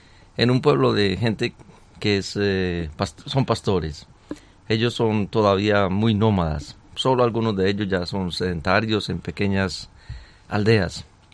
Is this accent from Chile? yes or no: no; Colombia; moved away as an adult; now in Kenya; yo soy colombiano y hace 17 años estoy en Kenia.